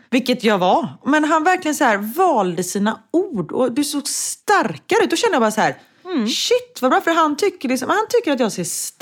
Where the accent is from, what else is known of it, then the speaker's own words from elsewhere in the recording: Sweden; för jag var så här nu när jag var hemma i Sverige i vintras och spelade in Bäst i test